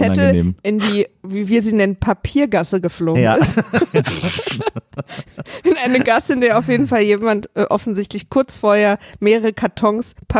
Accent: East Germany, Germany; Ich komme aus dem Osten

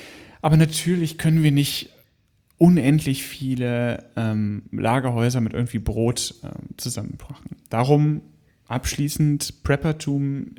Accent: Lower Saxony, Germany; aus meiner Heimat, der Region Hannover.

